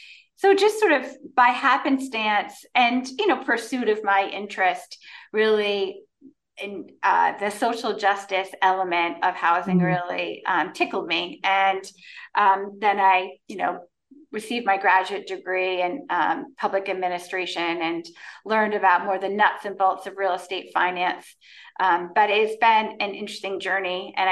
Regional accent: Warwick, Rhode Island, United States; also born or lived in Seekonk; I am a native Rhode Islander. I grew up in Warwick, and then my family moved to Seekonk.

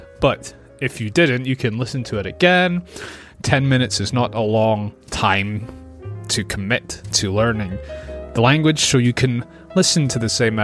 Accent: Scotland, United Kingdom; accent: Scottish; technically speaking, I have a British English accent, but because I'm from Scotland, I have more of a Scottish accent, but my accent is quite mixed

